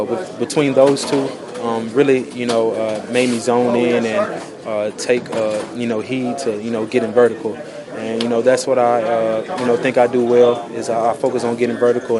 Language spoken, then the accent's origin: English; Alexandria, Louisiana, United States; I'm from Alexandria, Louisiana. I went to Southern Miss, battled injuries, undrafted, trial guy, make the 53, and then come back home in your home state